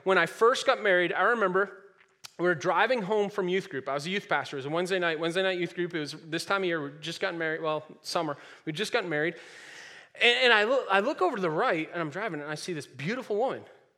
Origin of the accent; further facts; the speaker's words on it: New Hampshire, United States; I was from New Hampshire, living in New Hampshire.